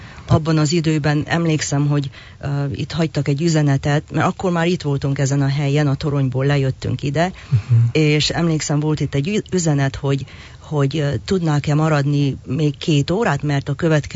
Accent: Transylvania, Romania; now in Hungary; én akkor jöttem, mi 80-ban jöttünk Erdélyből, tehát én nem ismertem, nem itt születtem

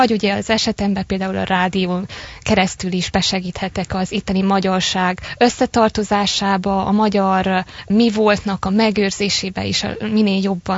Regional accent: Târgu Secuiesc, Covasna, Romania; köszöntöm a szüleimet is otthon Kézdivásárhelyen

